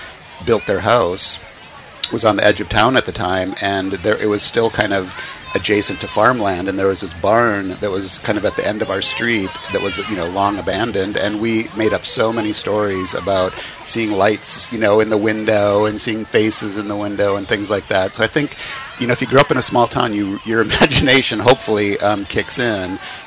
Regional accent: Minnesota, United States; I grew up in a town of 2,000 people in Minnesota

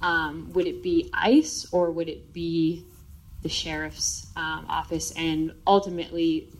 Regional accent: Falmouth, Massachusetts, United States; I'm from Falmouth, Massachusetts

